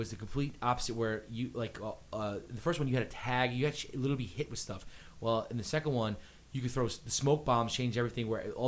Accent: United States; I'm American, but you know what officially made me stop buying Madden was FIFA.

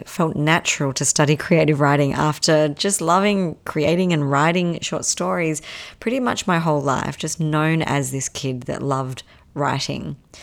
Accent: Perth, Western Australia, Australia; I'm originally from Perth, Australia.

